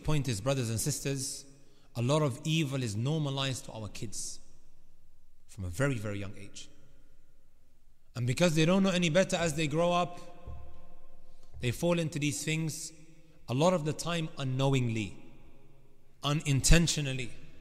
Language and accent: English; Leicester, East Midlands, United Kingdom; I'm from Leicester.